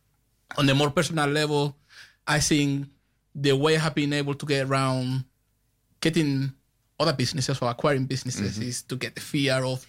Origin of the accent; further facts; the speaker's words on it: Canary Islands, Spain; now in United Kingdom; I grew up in Gran Canaria.